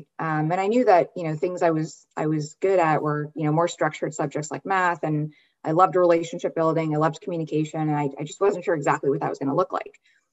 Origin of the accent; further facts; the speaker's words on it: Connecticut, United States; So I grew up in Connecticut in the US in a small town. I'm Indian by background.